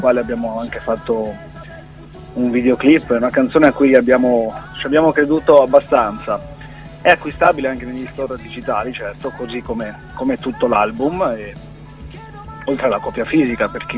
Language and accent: Italian; Veneto, Italy; io sono un cantautore di 32 anni, vengo dalla provincia di Venezia.